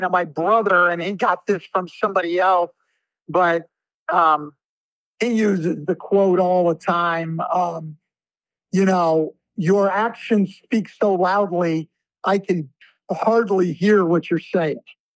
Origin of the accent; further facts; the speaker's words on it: California, United States; and I grew up in Northern California, huge UCLA fan